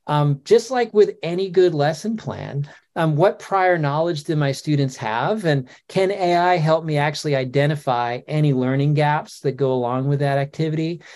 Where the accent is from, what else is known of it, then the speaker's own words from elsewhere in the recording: New England, United States; now in Kentucky, United States; I grew up in New England and I live in Kentucky now, and I'm an elementary school teacher.